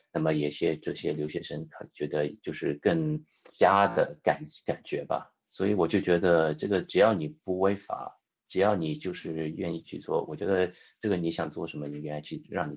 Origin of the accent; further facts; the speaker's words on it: Melbourne, Victoria, Australia; Chinese is a second language; 我也可以说我是这里长大的嘛，所以我中文不是很好，但是也能说到这个已经，拼命的学了。